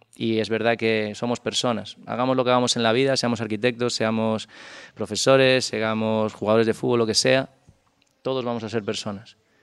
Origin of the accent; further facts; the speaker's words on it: Galicia, Spain; moved away; me imagino que por el acento ya te irás dando cuenta que no soy de aquí, ¿no? Por supuesto. Sí, soy de Galicia y llevo ya aquí... Lo que pasa es que llevo aquí como 13 años en Canarias, con lo cual casi soy un 25, un 30% canario.